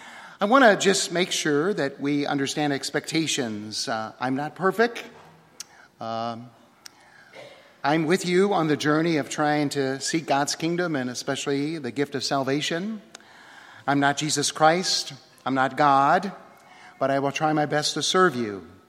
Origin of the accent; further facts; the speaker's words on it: Tarnov, Nebraska, United States; My hometown parish is St. Michael in Tarnoff. It's a little village that's just a little bit smaller than the metropolitan area of Omaha. Population is about 98. It's a wonderful little village. I still have some family living there. I grew up on a farm.